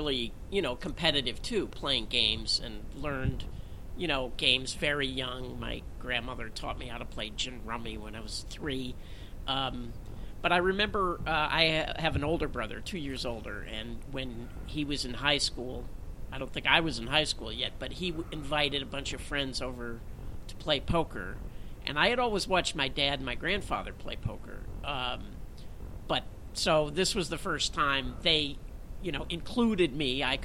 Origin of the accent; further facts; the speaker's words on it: Chicago, Illinois, United States; You know, I grew up in Chicago, and the winter is insane.